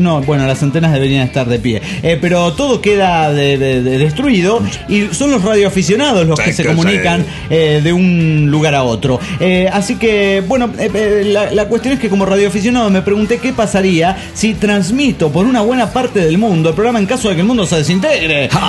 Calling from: New York, United States; de York, New York, USA.

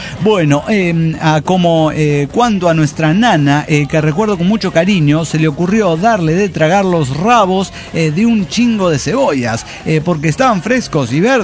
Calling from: Córdoba, Argentina; de Córdoba, Argentina.

